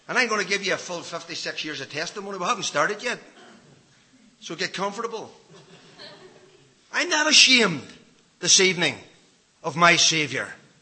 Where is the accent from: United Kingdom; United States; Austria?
United Kingdom; Ballynahinch, Northern Ireland; born there; See, I was born in Ballinahinch.